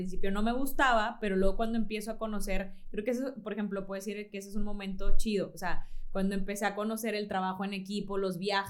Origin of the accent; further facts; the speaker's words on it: Ciudad Victoria, Tamaulipas, Mexico; now in Monterrey, Mexico; soy de Ciudad Victoria, Tamaulipas, no sé, aquí en Monterrey, porque luego, sí, como que tengo mucho tiempo viviendo aquí